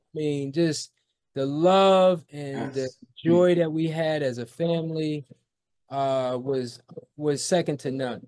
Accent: Monticello, New York, United States; Yeah, so I grew up in a small town, upstate New York.

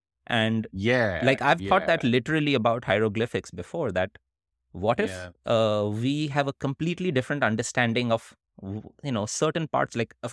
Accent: India; I am an Indian person, and most of us do this thing of studying completely things unrelated to our interests.

